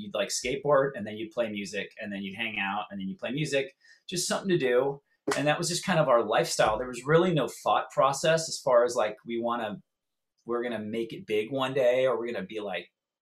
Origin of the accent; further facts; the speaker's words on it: Santa Barbara, California, United States; we grew up in Santa Barbara, drive all the way down 2 hours away